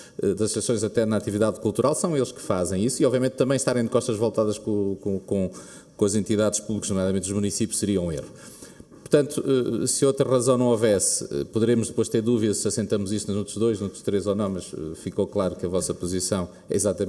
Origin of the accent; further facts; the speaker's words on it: Portugal; Não, sou de Portugal.